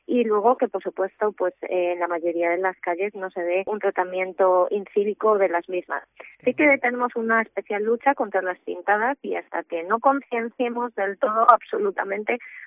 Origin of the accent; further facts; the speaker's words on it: Salamanca, Castile and León, Spain; sí que nosotros hemos tenido como salmantinos un premio